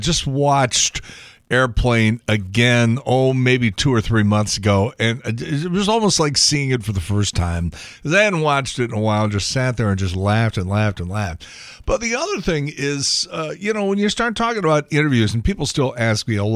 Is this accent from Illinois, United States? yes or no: yes; Chicago, Illinois, United States; I grew up in Chicago